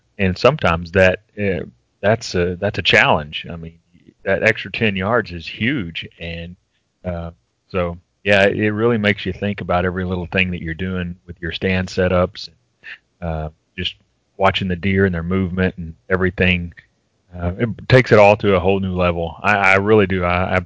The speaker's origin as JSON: {"language": "English", "region": "Oklahoma", "country": "United States", "tie": "born or raised there", "lives_now": "Arkansas, United States", "said": "I live in northwest Arkansas. I am 13 miles from the Oklahoma border. That's to my west, and I actually grew up in Oklahoma. I only live an hour from where I grew up, so."}